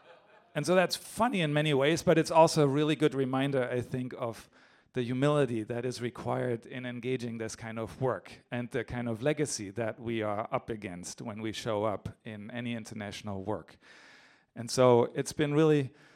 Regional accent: Germany; I grew up in Germany, so the idea of engaging internationally comes natively in a certain way.

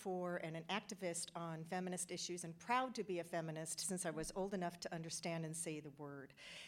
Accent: Bellevue, Washington, United States; I'm from East Shore, which is in Bellevue, Washington.

